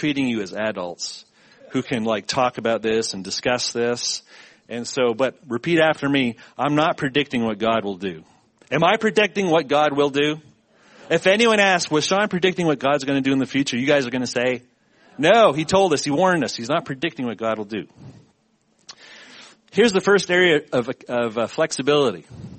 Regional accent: Canada; now in Texas, United States; I'm not from Texas. I'm from Canada, which is worse, right? It's like, oh, those weird Canadians.

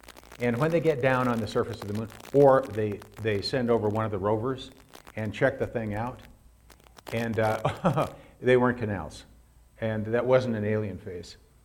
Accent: Arvada, Colorado, United States; I grew up in Arvada, and then we raised our own kids in the same house I grew up.

